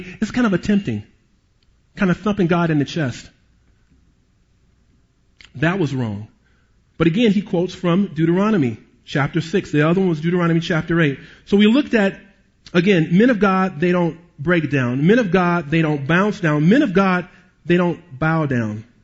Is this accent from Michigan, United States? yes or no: yes; Detroit, Michigan, United States; Growing up in Detroit, As a little boy, I prayed this prayer.